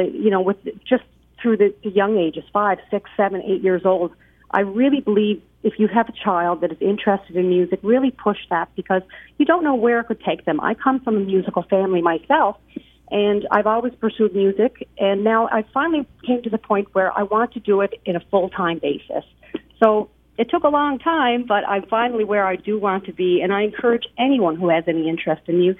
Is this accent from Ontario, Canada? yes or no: no; Nova Scotia, Canada; Well, I'm from the East Coast on a little island called Cape Breton.